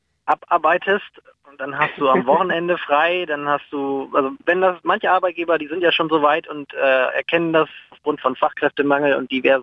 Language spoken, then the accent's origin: German; Germany; Ich komme übrigens aus der Nähe von Bremen, also von daher.